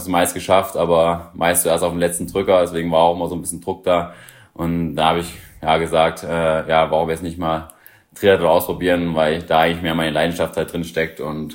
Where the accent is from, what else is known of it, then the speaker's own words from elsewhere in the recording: Leipzig, Saxony, Germany; Also ich komme aus Leipzig, und da gibt es halt viel Laufwettkämpfe